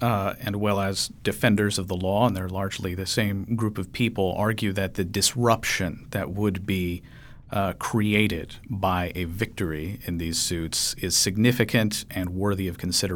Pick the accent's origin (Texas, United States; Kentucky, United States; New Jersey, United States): Kentucky, United States; In my home state of Kentucky